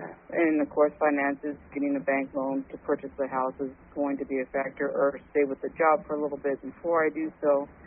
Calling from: Nebraska, United States; Nebraska.

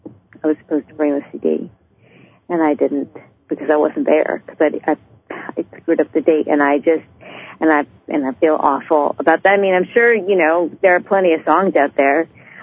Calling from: Boston, Massachusetts, United States

